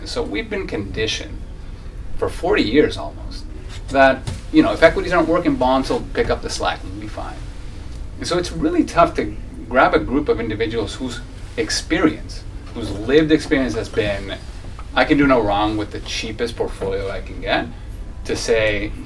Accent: Peru; now in Canada; I emigrated from Peru after my family lost all their money after a 7,200% inflationary thrust that lasted 6 months. And then I got to Canada

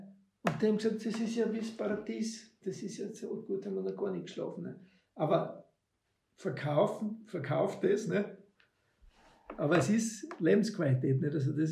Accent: Styria, Austria; die Steiermark, also ich bin ja da geboren, in dem Haus da. Also die Steiermark ist einmal wirklich meine Heimat.

